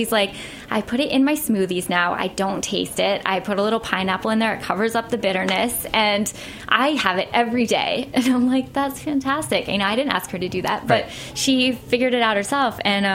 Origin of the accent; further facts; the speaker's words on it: Pittsburgh, Pennsylvania, United States; I was traveling to Pittsburgh, which is my hometown